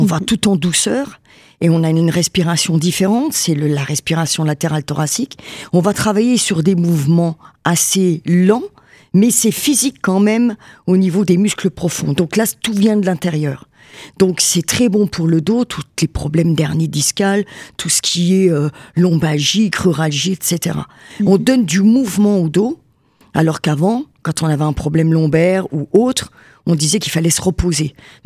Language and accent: French; Nancy, Grand Est, France; born there; donc je suis née à Nancy, hein, donc je suis native de la Lorraine.